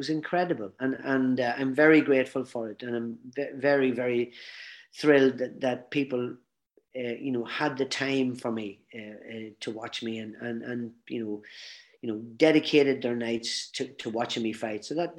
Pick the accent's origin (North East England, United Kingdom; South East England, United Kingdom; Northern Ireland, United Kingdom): Northern Ireland, United Kingdom; my home country and helped in the way we did to bring peace, even for, you know, several nights throughout the Troubles